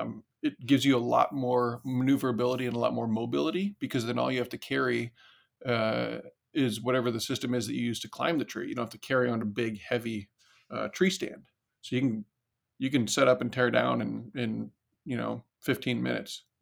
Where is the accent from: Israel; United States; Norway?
United States; Decorah, Iowa; Yeah, I grew up in Northeast Iowa, a little town called Decorah